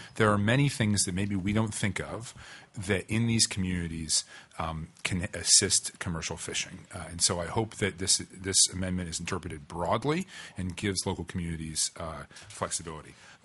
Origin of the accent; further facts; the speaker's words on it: Cordova, Alaska, United States; thinking back to the commercial fishermen that I grew up with in Cordova